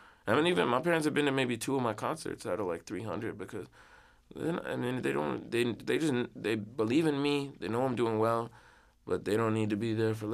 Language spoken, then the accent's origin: English; India; I'm really Indian. I really speak Hindi at home and like eat this food every day